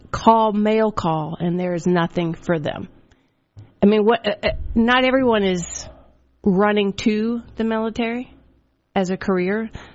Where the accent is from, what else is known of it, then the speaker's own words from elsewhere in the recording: Williamsburg, Virginia, United States; now in State College, United States; So I'm originally from Williamsburg, Virginia.